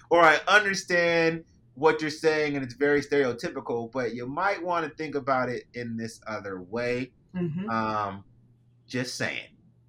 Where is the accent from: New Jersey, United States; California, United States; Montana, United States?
California, United States; I grew up in Cali